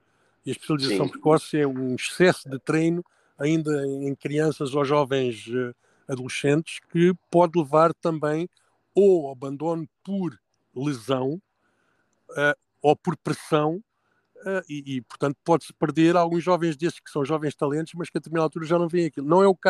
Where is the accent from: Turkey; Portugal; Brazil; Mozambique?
Portugal; Algarve; Neste momento, no Algarve, eu sou do Algarve, como sabes, sou diretor da Marina da Albufeira